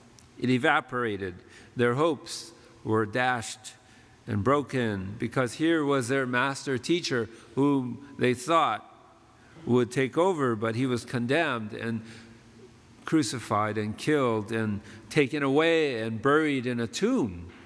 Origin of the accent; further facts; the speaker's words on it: Altadena, California, United States; And my wife said, oh, we're from Altadena too.